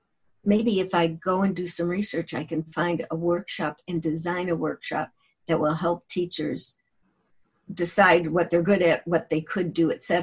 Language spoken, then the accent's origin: English; Chicago, Illinois, United States; now in San Francisco, United States; I'm originally from Chicago, though I've lived in San Francisco for many years.